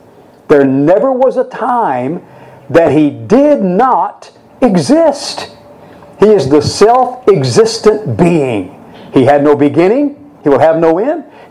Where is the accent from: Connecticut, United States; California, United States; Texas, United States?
Texas, United States; mountains I had ever seen growing up, I grew up in South Texas, and we moved there when I was four, and the first mountains I can ever remember seeing were the Ozarks.